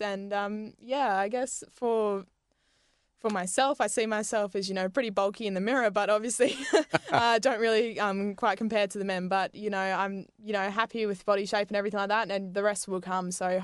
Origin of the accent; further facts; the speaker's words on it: Dongara, Western Australia, Australia; Yeah, no, it's very lovely. You know, obviously smelt a bit with the seaweed